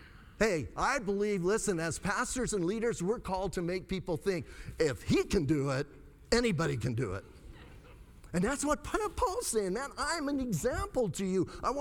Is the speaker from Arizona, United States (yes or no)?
yes; Bisbee, Arizona, United States; I ministered close to where I was born and raised. I was born and raised in Bisbee.